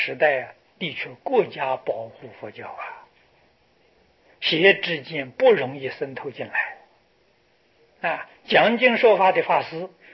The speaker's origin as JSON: {"language": "Chinese", "country": "China", "said": "我们中国人念文言文总比外国人方便嘛？"}